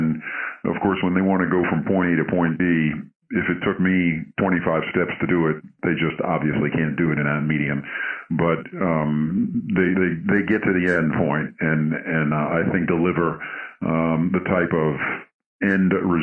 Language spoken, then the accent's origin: English; New York, United States; So I'm originally from New York.